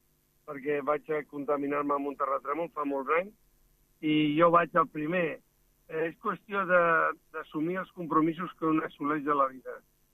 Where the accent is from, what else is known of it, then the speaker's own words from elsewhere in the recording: Catalonia, Spain; aquí ja saps, tenim una tara que és que som catalans.